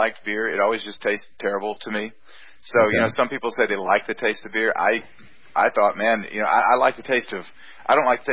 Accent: Louisiana, United States; Probably so, yeah, because I've never – as a matter of fact, at my high school graduation party in Louisiana

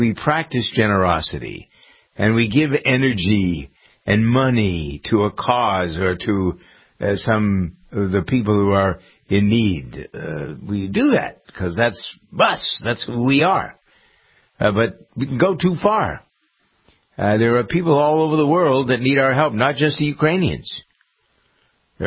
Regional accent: United States; And I think that that's part of being an American. It's part of what makes us great is our practice of generosity

